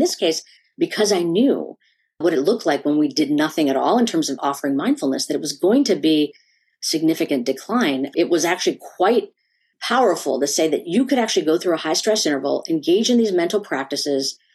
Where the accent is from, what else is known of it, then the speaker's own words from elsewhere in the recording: India; Because I'm an Indian woman. And I'll tell you, you know, as an Indian person and culturally speaking, meditation is just something I grew up with.